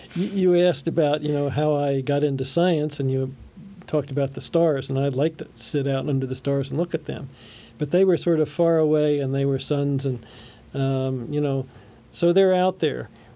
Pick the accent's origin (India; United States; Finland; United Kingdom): United States; Bryn Mawr, Pennsylvania; born there; I was born in Bryn Mawr, which is not far from where that is.